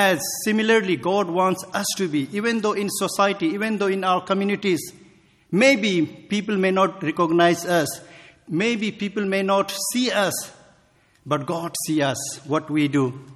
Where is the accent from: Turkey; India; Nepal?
Nepal; We are a small group of people originally from various part of Nepal. So we came from Nepal. So now you know where we are from.